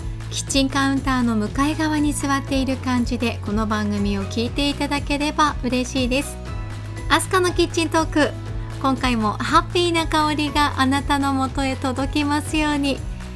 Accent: Kanazawa, Ishikawa, Japan; 金沢生まれ金沢育ちの私が、

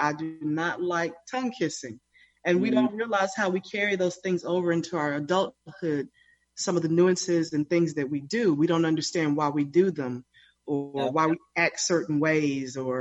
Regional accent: Lubbock, Texas, United States; So I am from Lubbock, Texas. And to put that in perspective, it's about 5 miles east of the Dallas area. So I grew up in Lubbock to a Christian mom and dad.

